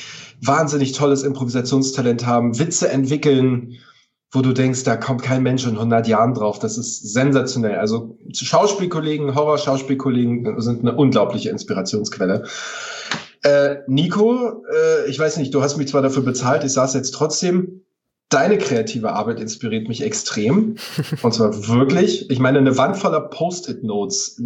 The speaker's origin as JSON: {"language": "German", "town": "Potsdam", "region": "Brandenburg", "country": "Germany", "tie": "born or raised there", "said": "aber meine Heimat, alles was mit Heimat und Kindheitserinnerungen und Flashbacks und Zurückblicken hat inspiriert mich. Spaziergänge durch Potsdam"}